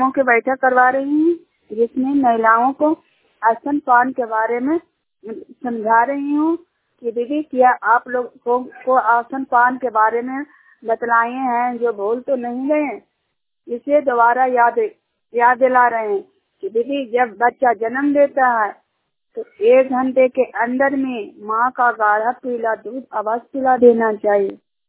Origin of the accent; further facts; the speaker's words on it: Jiniyar, Bihar, India; जिनियार गांव के रहने वाली हूँ और लक्ष्मी जी का स्वयं सहायता के सदस्य हूँ।